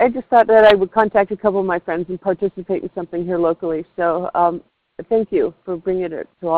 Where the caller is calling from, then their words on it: San Diego, California, United States; I'm in San Diego.